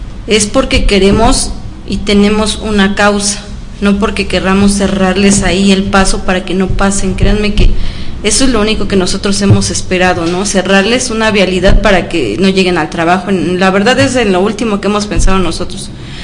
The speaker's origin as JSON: {"language": "Spanish", "town": "Xochimilco", "region": "Mexico City", "country": "Mexico", "tie": "born or raised there", "said": "a los que sí somos nativos de Xochimilco, porque yo sí soy nativa de Xochimilco."}